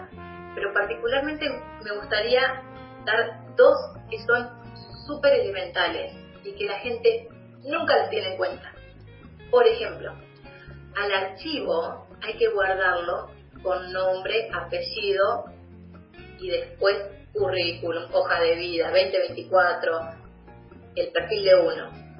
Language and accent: Spanish; Argentina; Al menos en mi país, en Argentina, está todo tan digitalizado